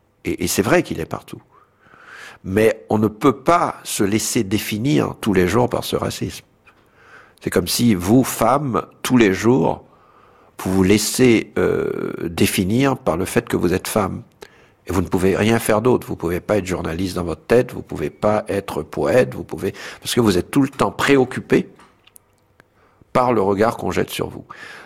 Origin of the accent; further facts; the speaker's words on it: Brooklyn, New York, United States; À Brooklyn, je suis entouré de Noirs.